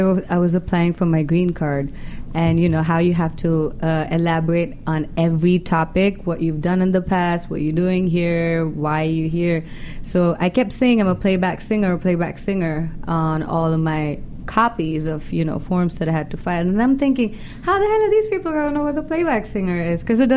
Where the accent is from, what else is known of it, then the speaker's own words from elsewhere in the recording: Chennai, Tamil Nadu, India; I'm a Malayali, but I was raised in Chennai.